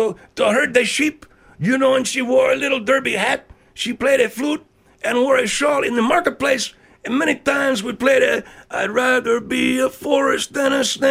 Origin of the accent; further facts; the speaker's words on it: Mexico; Yes, I come from Mexico.